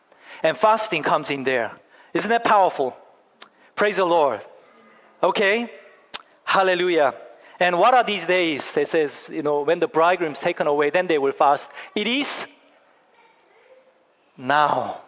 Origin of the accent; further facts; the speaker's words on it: South Korea; I used to have a patch here when I was growing up in Korea